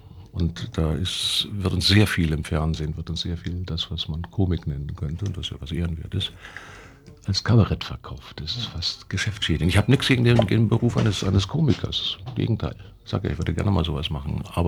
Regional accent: West Germany, Germany; als Bundesbürger, als Wessi

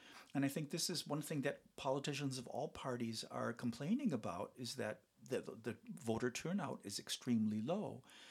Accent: United States; I was more interested in my home country. I'm from the United States.

